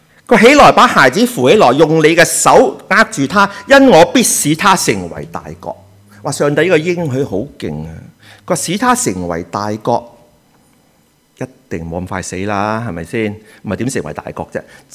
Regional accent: Guangdong, China; 我係廣東人，因為我爸爸係廣東人，但其實我媽咪係山東人嘅，知唔知啊？唔知咧，所以見我都幾高大威猛，係咪？山東啊！啊，仲有少少韓國嘅啲

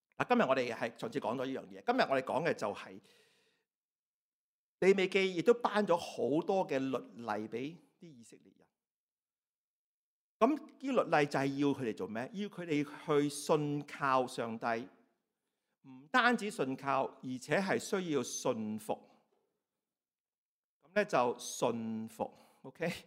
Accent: Hong Kong; 我哋香港人唔會咁講噶嘛

